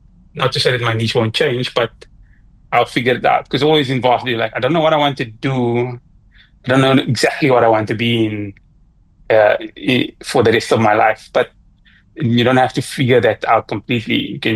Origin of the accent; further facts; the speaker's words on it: Cape Town, Western Cape, South Africa; I'm from Cape Town, and a lot of people from Cape Town, or the majority of people from Cape Town that come from my area, don't travel.